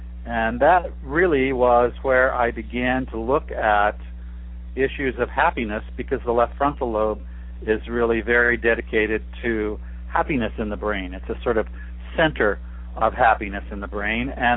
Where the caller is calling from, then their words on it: San Diego, California, United States; I'm calling from San Diego, California.